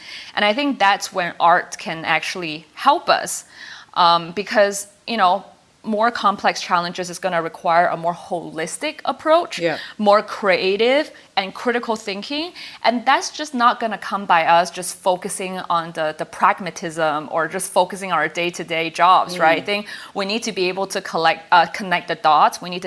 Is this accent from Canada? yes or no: no; Singapore; moved away; also born or lived in North America; I grew up in Singapore, and I grew up not really thinking too much or too interested in the Chinese culture and cultural heritage.